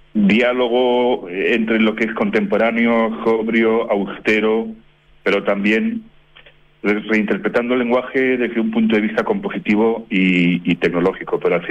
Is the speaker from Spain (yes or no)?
no; Chile; Nosotros somos en Chile una oficina local. Y trabajamos como chilenos, somos chilenos.